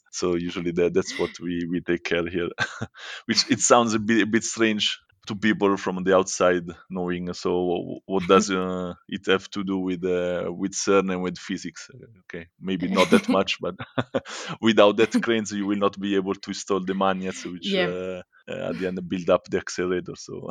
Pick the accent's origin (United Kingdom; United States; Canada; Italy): Italy; English is a second language; as you can listen from my accent, from my name, I come from Italy, and I'm a mechanical engineer here at CERN